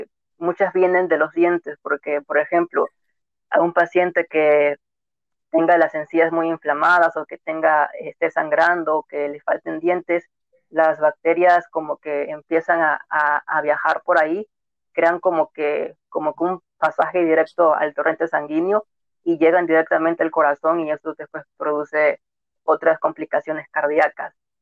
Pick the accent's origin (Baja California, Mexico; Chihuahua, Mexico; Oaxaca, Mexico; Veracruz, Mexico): Veracruz, Mexico; Alvarado; yo estaba aquí en Alvarado, porque yo soy de Alvarado, Veracruz, y yo estudié en el puerto de Veracruz odontología. Bueno, aquí en Alvarado, en mi pueblo